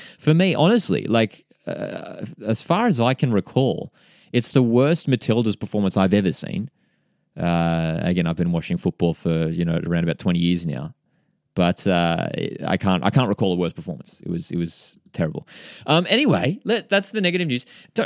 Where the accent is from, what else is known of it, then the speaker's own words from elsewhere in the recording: Australia; And us as Australian football fans, you know, really need to have now the magnifying glass